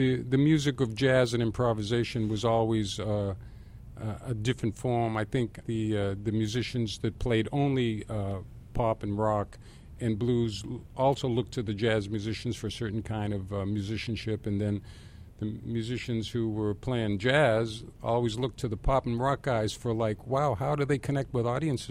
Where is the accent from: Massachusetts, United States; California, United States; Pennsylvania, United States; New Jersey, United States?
Massachusetts, United States; Boston; One thing I regret, though, in growing up in the Boston area, now we're talking about classical music, is that Symphony Hall